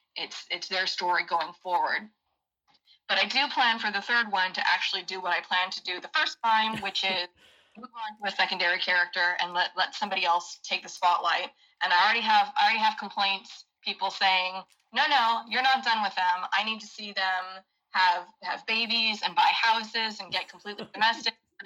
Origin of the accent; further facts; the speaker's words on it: Anaheim, California, United States; it was one only for the city of Anaheim, where I grew up here in California.